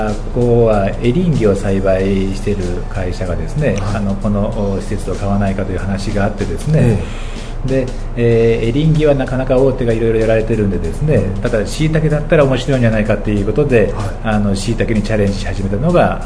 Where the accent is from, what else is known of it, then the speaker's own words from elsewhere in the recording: Hyogo, Japan; 地元の兵庫県でですね、はい、豊岡市、それから神戸市の方の市場ですね